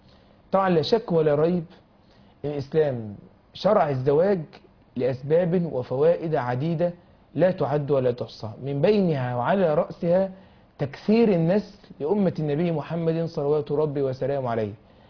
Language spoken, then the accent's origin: Arabic; Egypt; في بلدنا مصر